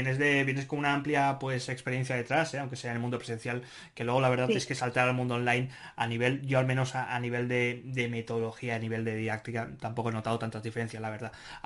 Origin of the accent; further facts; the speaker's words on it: Barcelona, Catalonia, Spain; soy de Barcelona, he sido profesor de L durante pues unos cuantos añitos por diferentes países